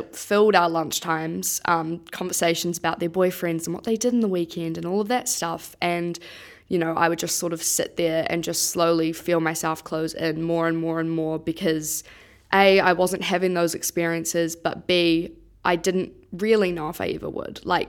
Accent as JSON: {"language": "English", "town": "Dunedin", "region": "Otago", "country": "New Zealand", "said": "I'm from Dunedin. I'm 22 years old"}